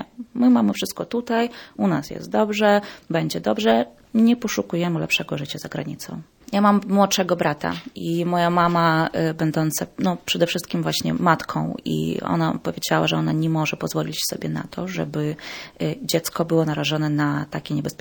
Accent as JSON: {"language": "Polish", "town": "Bila Tserkva", "region": "Kyiv Oblast", "country": "Ukraine", "second_language": "Polish", "moved": "yes", "lives_now": "Poland", "said": "Pochodzę z miasteczka Białocerkiew, które jest miasteczkiem wojskowym."}